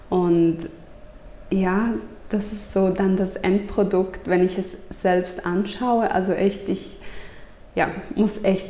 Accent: Grisons, Switzerland; Der kommt auch aus der Lenzer Heide, aus dem Kanton Graubünden, wo ich herkomme.

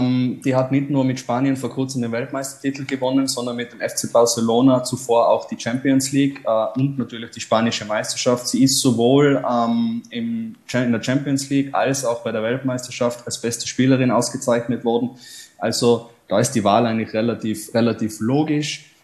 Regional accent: Tyrol, Austria; dass man da als Tiroler sozusagen in die große weite Fußballwelt eintauchen kann

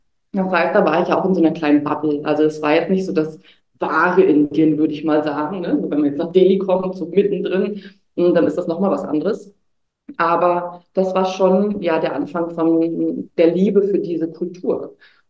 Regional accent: Germany; now in India; Und es ist aber für mich jedes Mal so, wenn ich in Deutschland bin, es ist meine Heimat.

